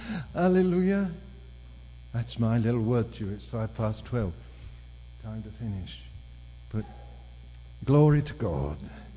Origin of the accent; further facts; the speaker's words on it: Australia; he knew I was a preacher from Australia